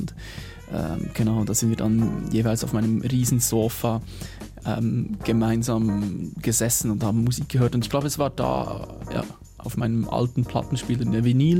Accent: Bern, Switzerland; Ich war mit meinem Sohn immer wieder mal bin ich unterwegs mit ihm bei uns in Bern

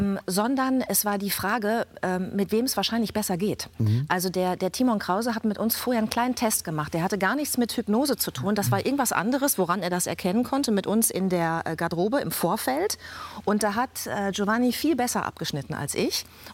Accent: North Rhine-Westphalia, Germany; born there; Ich bin aus Ostwestfalen ja gebürtig, bin bei meinem Vater aufgewachsen und bin Steinbock

